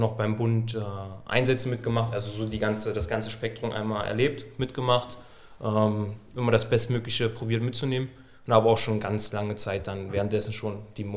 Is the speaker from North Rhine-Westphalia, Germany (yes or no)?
no; Saxony-Anhalt, Germany; ich komme eigentlich aus dem Raum Magdeburg und habe mein Abitur gemacht, ganz normal.